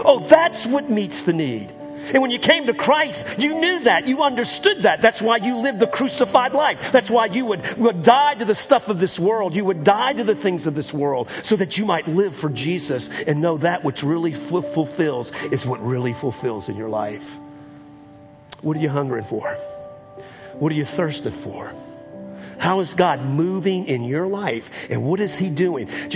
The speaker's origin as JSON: {"language": "English", "town": "New Orleans", "region": "Louisiana", "country": "United States", "tie": "born or raised there", "said": "You know, I grew up in New Orleans, Louisiana, and as a kid, we loved Mardi Gras."}